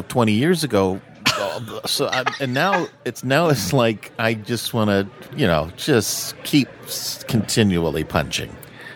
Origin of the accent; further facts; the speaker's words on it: Canoga Park, California, United States; I grew up in Canoga Park, California. I grew up there.